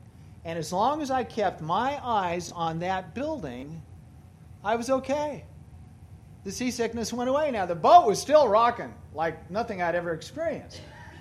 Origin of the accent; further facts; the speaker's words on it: Kansas, United States; well, I'm a flatlander from Kansas, and I'm not used to a storm like this.